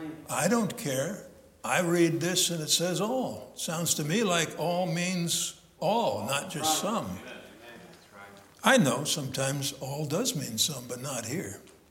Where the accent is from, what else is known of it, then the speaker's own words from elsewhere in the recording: Illinois, United States; I look back at my life. I grew up in Northern Illinois.